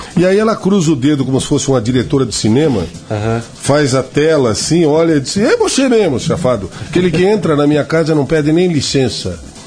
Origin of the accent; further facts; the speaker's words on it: São Paulo, Brazil; nós vivemos pelo interior de São Paulo por 14 anos, viajando em circo, e mais tarde, parando numa cidade chamada Tupã, perto de Marília, Presidente Prudente, Araçatuba